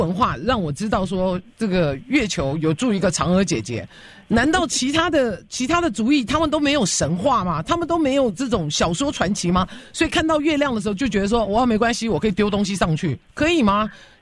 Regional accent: Taiwan; 因为我小时候啊是在这个台湾长大的

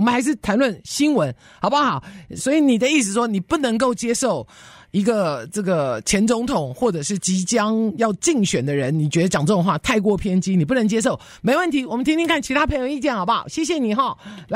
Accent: Taiwan; 我从台湾来的，我看到那个什么直播都说各位宝宝

